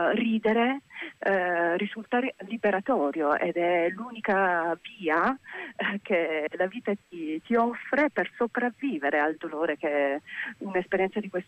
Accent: Milan, Lombardy, Italy; io vengo da Milano, esatto

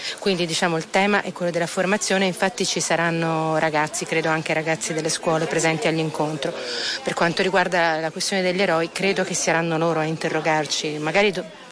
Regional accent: Florence, Tuscany, Italy; Nata e cresciuta a Firenze, però come appunto come Cataluccio che farà l'incontro insieme a me domani mattina, sono diciamo una fiorentina della diaspora.

